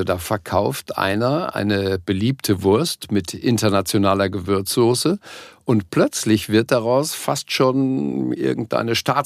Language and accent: German; North Rhine-Westphalia, Germany; als Ruhrpottler